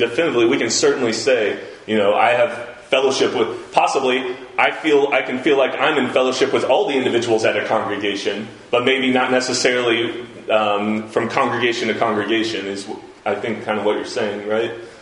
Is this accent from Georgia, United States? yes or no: no; Illinois, United States; I come from Southern Illinois, where there's like one traffic light in my hometown.